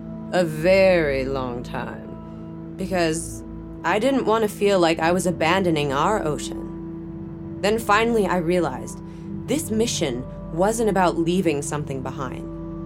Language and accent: English; Chicago, Illinois, United States; I grew up in Chicago. We had snow when I was a kid.